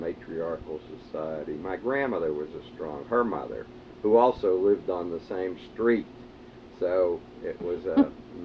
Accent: Pittsburgh, Pennsylvania, United States; we were already living in Squirrel Hill. We were raised on Sherbrooke Street.

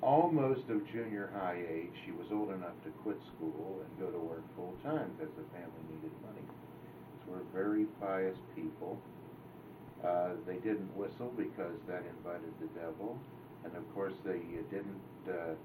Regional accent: Pittsburgh, Pennsylvania, United States; born there; I was born in Pittsburgh, and Daddy early went into the very glamorous motion picture business and really never made money again.

